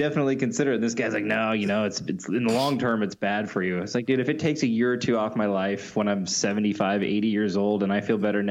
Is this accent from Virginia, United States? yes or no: no; Portland, Oregon, United States; now in Los Angeles, United States; I was like, I'm from Portland.